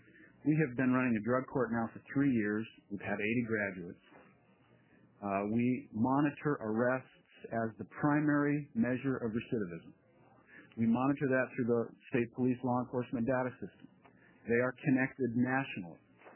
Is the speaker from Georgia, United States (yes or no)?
no; Roseburg, Oregon, United States; I'm from Roseburg.